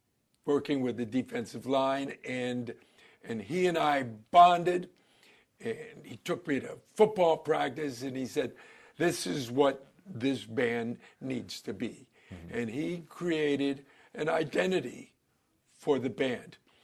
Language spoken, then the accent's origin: English; Maplewood, New Jersey, United States; No, I'm Maplewood, New Jersey.